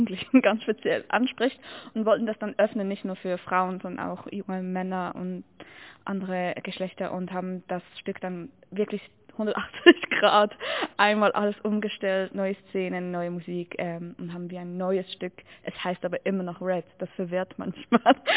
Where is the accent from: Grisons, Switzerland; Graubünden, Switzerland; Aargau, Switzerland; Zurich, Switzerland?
Zurich, Switzerland; Winterthur; Ich komme aus Winterthur